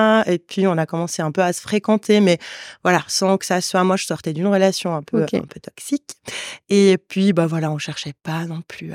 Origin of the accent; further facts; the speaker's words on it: Tunisia; moved away as an adult; now in Switzerland; je suis tunisienne, donc je suis venue en Suisse pour faire mes études.